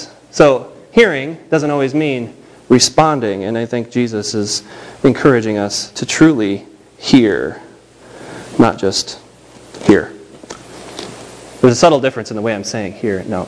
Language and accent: English; Illinois, United States; I grew up in Illinois, but I went to church my whole life.